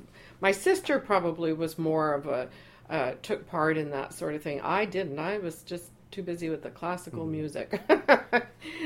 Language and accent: English; Burnaby, British Columbia, Canada; It was just a beautiful time growing up in Burnaby.